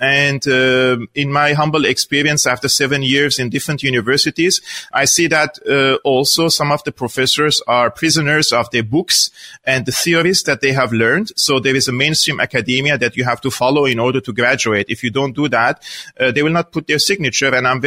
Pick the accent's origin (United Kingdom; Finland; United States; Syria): Syria; Aleppo, Aleppo Governorate; also born or lived in Damascus, Syria; Now, I was born in Aleppo. I studied in Aleppo, my elementary, secondary school. And then I pursued my higher education in university in Damascus.